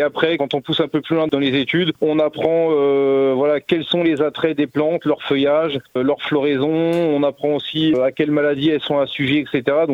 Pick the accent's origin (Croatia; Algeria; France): France; Coulimières; now in Saint-Ouen-de-Mimbré, France; j'ai 30 ans, je viens de Coulimières dans le Perche, j'habite maintenant Saint-Ouen-de-Mimbré à côté de Fresnay